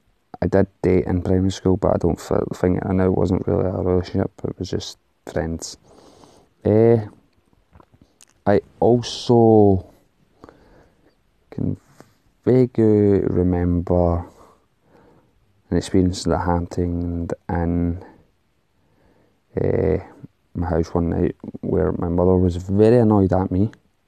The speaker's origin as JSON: {"language": "English", "town": "Gowkthrapple", "region": "Scotland", "country": "United Kingdom", "tie": "born or raised there", "said": "I was brought up in a place called Gowfrapple, which is also in Scotland, but it's known in Scotland as Gowkey."}